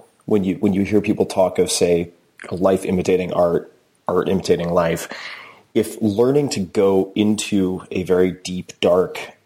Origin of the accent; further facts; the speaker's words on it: New York, United States; Yeah, I'm from Long Island. F-bombs are fun.